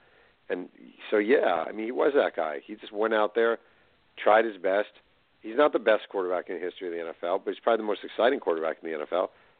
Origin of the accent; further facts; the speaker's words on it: New York, United States; I'm from New York, you know, it's definitely a more sort of dog eat dog kind of world.